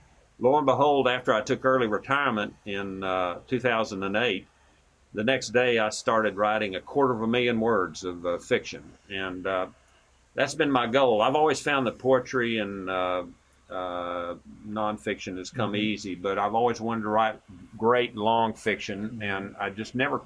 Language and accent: English; Tennessee, United States; I grew up in East Tennessee in Cock County. It was a wonderful place to grow up.